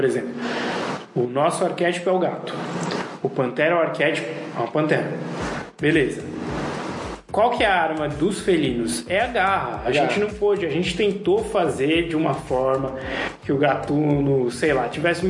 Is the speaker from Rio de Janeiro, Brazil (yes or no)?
no; São Paulo, Brazil; que a gente é de São Paulo, pra quem tá ouvindo de outro estado